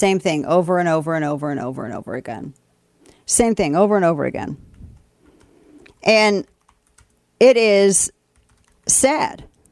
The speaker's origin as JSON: {"language": "English", "region": "Missouri", "country": "United States", "tie": "born or raised there", "said": "In my hometown of Missouri, guess which two cities drive the homicide rate for illegal possession of firearms?"}